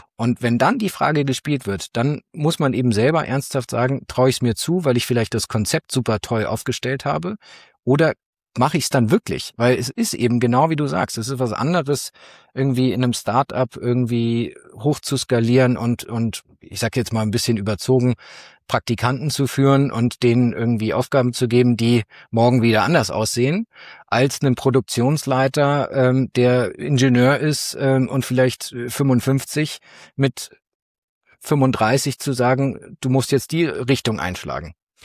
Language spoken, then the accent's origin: German; Munich, Bavaria, Germany; now in Hamburg, Germany; Ich komme ursprünglich aus München, ich lebe in Hamburg, habe meine Karriere in München bei einer inhabergeführten Mittelstandsberatung gestartet